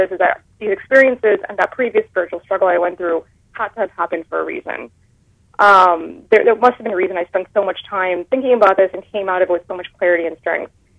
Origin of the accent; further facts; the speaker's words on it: United States; my identity as an American Muslim. Growing up in America, throughout middle school even, in high school